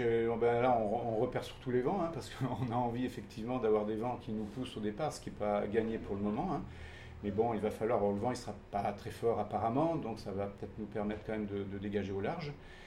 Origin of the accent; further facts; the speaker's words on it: Apt, Provence-Alpes-Côte d'Azur, France; je viens du Vaucluse, hein, au pied de Apt, exactement, au pied du Luberon.